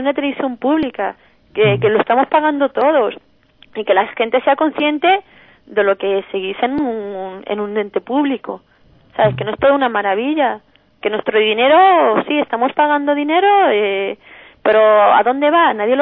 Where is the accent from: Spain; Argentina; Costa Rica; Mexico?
Spain; Toledo, Castilla-La Mancha; Bueno, yo soy de Toledana.